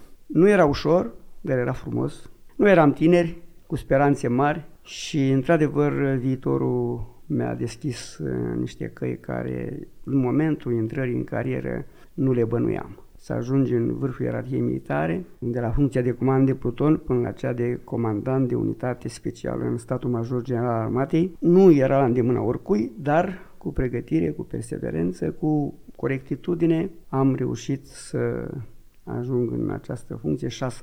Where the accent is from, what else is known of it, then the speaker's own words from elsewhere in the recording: Vrancea County, Romania; Eu sunt deloc din județul Vrancea